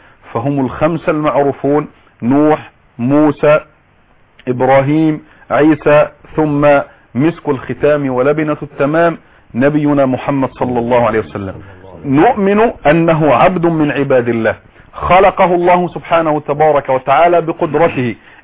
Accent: Egypt; أن أعزي نفسي كمصري

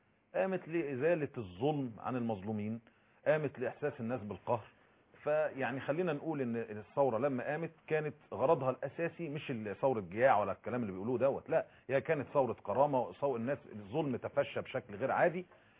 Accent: Egypt; ان احنا يعني مصريين

